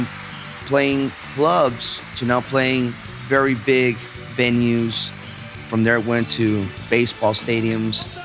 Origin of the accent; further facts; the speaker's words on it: Guadalajara, Jalisco, Mexico; English is a second language; We're from Guadalajara. In our case, Mexico City was like another country